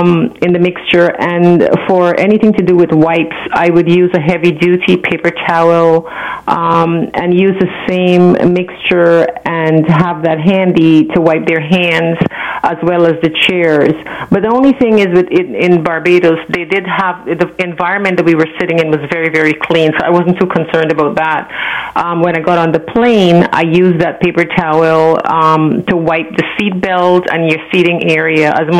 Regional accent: Herstelling, Demerara-Mahaica, Guyana; I'm from Herstelling originally, right before Providence.

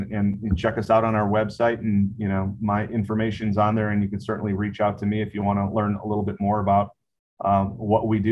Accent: Wisconsin, United States; You know, I'm from Wisconsin, so I'm a cheesehead, and we're inherently Packers fans.

